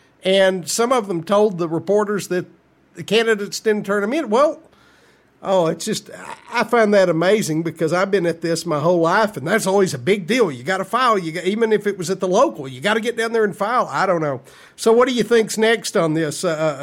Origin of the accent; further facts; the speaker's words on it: Texas, United States; One of the great quandaries as a Texan is the fact that everybody, we're the big oil state